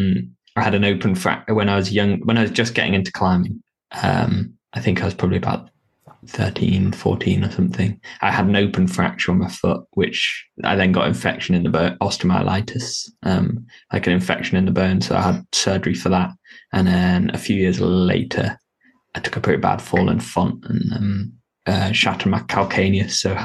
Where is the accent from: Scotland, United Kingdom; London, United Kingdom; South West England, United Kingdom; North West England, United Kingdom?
North West England, United Kingdom; I grew up in the Lake District, so it wasn't too much broken glass and stuff around